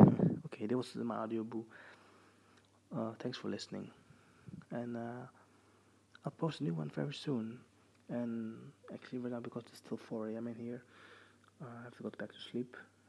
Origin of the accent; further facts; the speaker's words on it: Netherlands; English is a second language; Actually, I'm originally from Holland